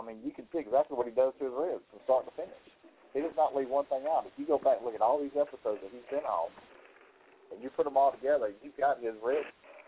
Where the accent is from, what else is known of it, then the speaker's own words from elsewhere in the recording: Georgia, United States; I said, you know, I'm not from Florida. I don't know how to do things down here, but we don't use roadkill up here in Georgia.